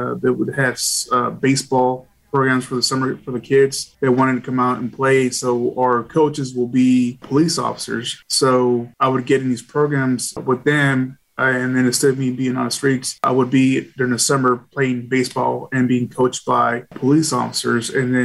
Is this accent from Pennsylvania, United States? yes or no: no; Dallas, Texas, United States; Me experiencing it as a child growing up in the Dallas neighborhood